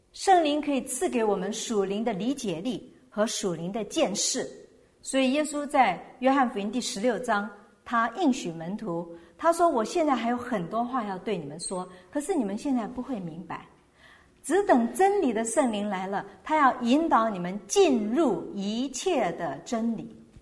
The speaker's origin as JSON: {"language": "Chinese", "country": "Taiwan", "tie": "born or raised there", "said": "我们从小在台湾读书的时候"}